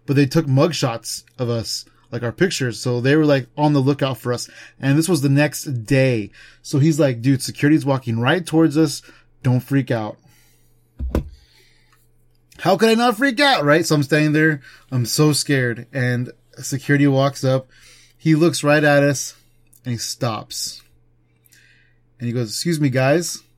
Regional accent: California, United States; 11 o'clock for us, because we're from California.

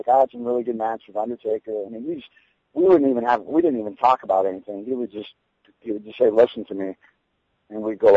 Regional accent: United States; As an American, there's not as much politics.

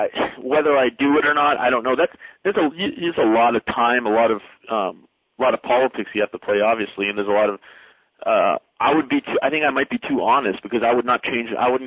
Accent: United States; No, I'm an American. I'm for the people, you know.

